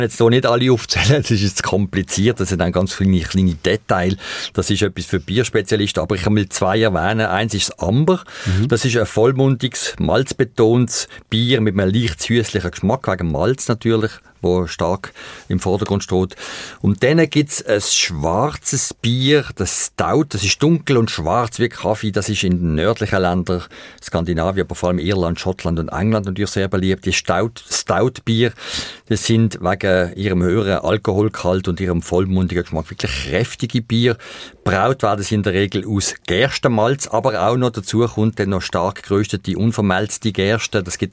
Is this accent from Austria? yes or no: no; Switzerland; Bei uns in der Schweiz